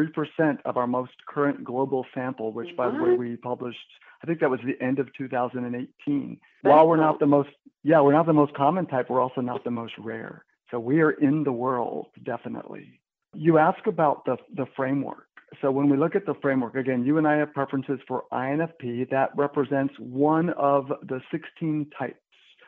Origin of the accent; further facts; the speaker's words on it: United States; having this preference for introversion, and also I'm Mexican American and growing up in an environment that in many ways favors extroversion.